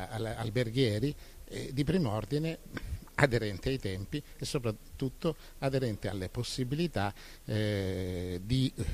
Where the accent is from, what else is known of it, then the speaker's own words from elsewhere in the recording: Calabria, Italy; io sono calabrese